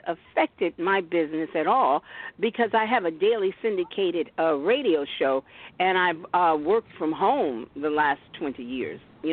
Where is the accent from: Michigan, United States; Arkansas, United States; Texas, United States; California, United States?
Michigan, United States; Ann Arbor; moved away as an adult; also born or lived in Mississippi; now in New York City, United States; I was born in Mississippi but raised in Ann Arbor, Michigan. But I've lived my entire adult life after graduating from Howard University here in New York City.